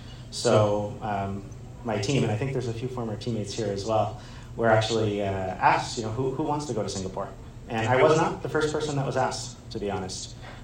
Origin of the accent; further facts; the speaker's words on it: Canada; I think one of the things I've been very proud about as a Canadian is embracing our multiculturalism